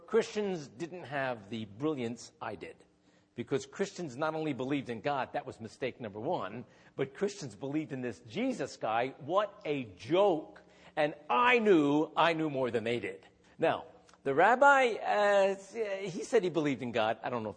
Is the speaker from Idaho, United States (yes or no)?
no; Reading, Pennsylvania, United States; assistant to the mayor of my hometown, which is Reading, Pennsylvania.